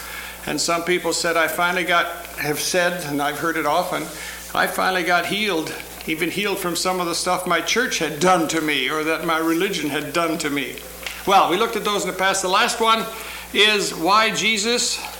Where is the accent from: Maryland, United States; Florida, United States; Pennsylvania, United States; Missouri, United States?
Missouri, United States; St. Louis; I'm from St. Louis, Missouri.